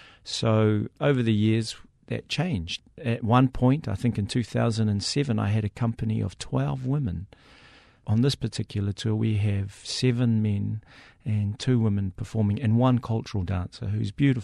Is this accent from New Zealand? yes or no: yes; New Zealand; my parents came to New Zealand in the 1960s, but I was born and raised in New Zealand. So there's a sort of cultural duplicity, I suppose, about me.